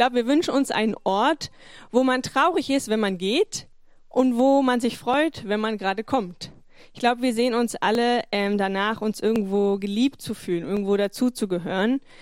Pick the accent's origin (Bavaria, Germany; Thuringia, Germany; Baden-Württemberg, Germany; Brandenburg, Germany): Brandenburg, Germany; Eisenhüttenstadt; born there; ich bin hier in Eisenhüttenstadt geboren